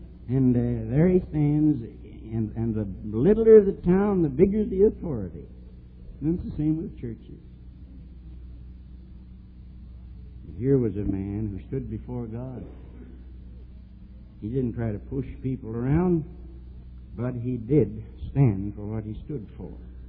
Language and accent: English; United States; accent: American; I guess it's my American accent